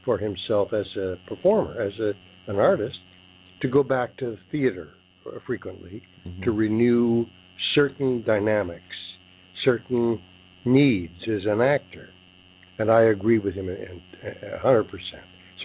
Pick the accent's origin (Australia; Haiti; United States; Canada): Canada; I'm a Canadian, therefore not an American who believes Americans are exceptional.